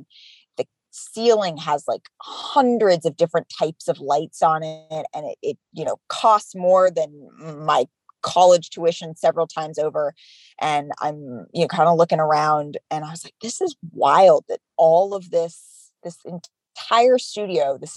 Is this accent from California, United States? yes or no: yes; California, United States; it's been a shift from growing up in the Bay Area